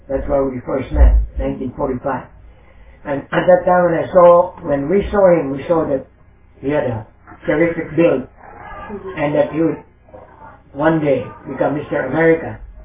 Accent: Cebu, Central Visayas, Philippines; Even the Cebuanas, I'm from Cebu.

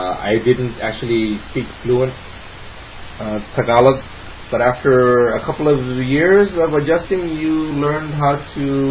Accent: United States; English is a second language; I did already have basic English background because I grew up in the States

